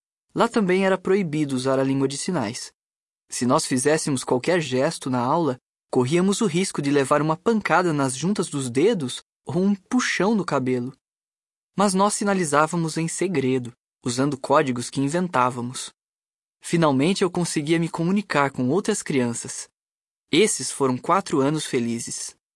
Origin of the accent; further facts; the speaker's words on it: France; Portuguese is a second language; na França, onde eu cresci, usar a língua de sinais na escola era absolutamente proibido.